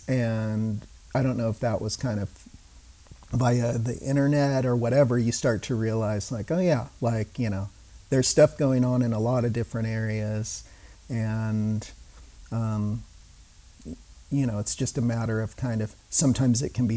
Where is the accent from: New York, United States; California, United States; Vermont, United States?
California, United States; I mean, I grew up in California. I grew up in the Central Valley here, though, which is much more like agricultural.